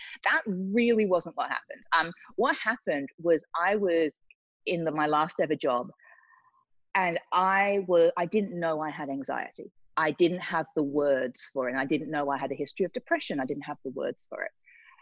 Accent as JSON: {"language": "English", "country": "Australia", "moved": "as an adult", "lives_now": "London, United Kingdom", "said": "I went through university. I came from Australia to London, went through the corporate world, was working for a big media company."}